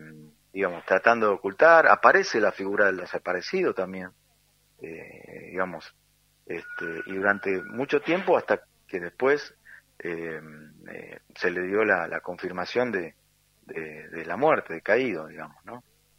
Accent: La Plata, Buenos Aires Province, Argentina; imagínate, somos de La Plata.

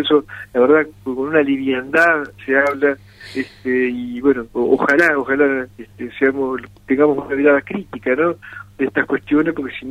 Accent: Colón, Entre Ríos, Argentina; now in Paraná, Argentina; La ruta 18, que la transito permanentemente entre Colón y Paraná, porque soy de Colón y por supuesto estoy en Paraná permanentemente

